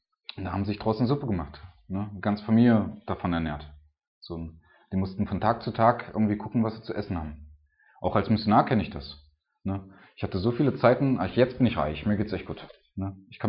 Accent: Germany; Wir sind Deutsche, wir sind verwöhnt

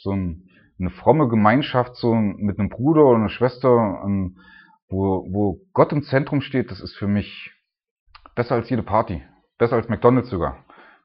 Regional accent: Germany; weil ich als Deutscher würde meine Bratwurst echt vermissen

